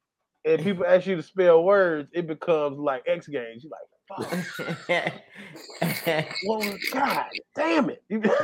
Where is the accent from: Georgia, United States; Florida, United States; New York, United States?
Georgia, United States; I'm from Georgia. I seen some damn deer.